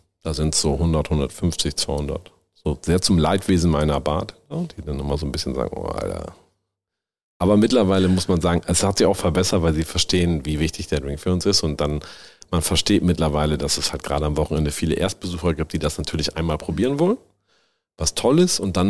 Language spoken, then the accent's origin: German; Bünne, Lower Saxony, Germany; Komm her, aus der Ort heißt Bünne.